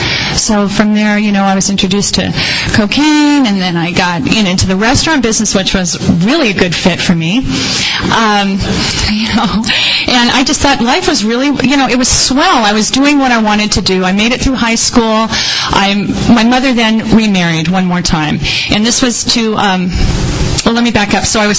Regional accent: Modesto, California, United States; born there; I was born in Modesto, California, home of American Graffiti and Gallo Wine.

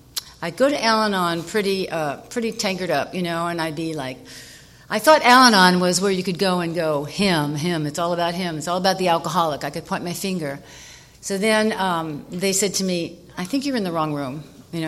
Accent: New York, United States; So then I'm from New York, and in New York, we drink a lot, the bars.

